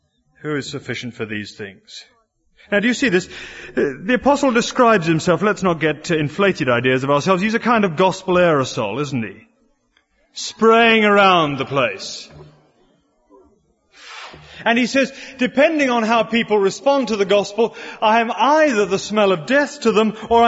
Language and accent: English; United Kingdom; You see, I am British, and the British disease is